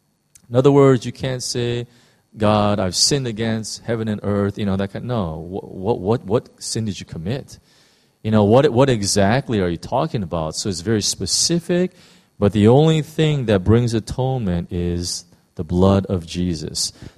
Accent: United States; Now, as an American, you know, I am just horrified.

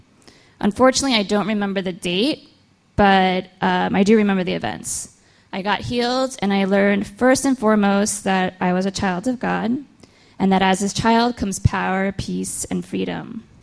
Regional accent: New Jersey, United States; I was born and raised in New Jersey into a Christian family from age 3 all the way through high school

